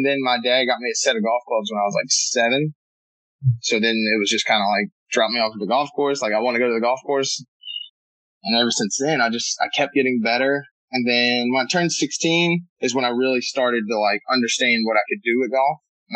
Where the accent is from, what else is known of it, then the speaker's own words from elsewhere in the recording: Gastonia, North Carolina, United States; And that's kind of how the same community I grew up in Gastonia.